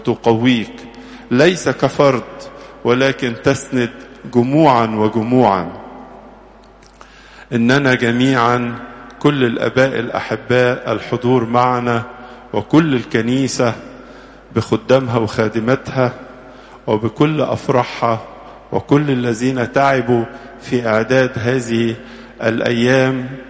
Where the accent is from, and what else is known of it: Egypt